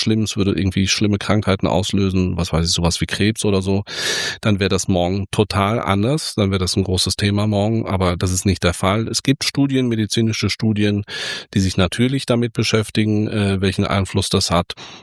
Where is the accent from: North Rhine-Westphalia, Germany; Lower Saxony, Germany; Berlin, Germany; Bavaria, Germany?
North Rhine-Westphalia, Germany; Cologne; Und ich komme hier aus Köln.